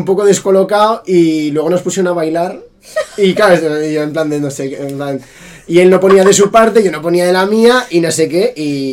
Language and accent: Spanish; Zaragoza, Aragon, Spain; born there; en Zaragoza, y cuando salimos del hospital para que me llevasen a casa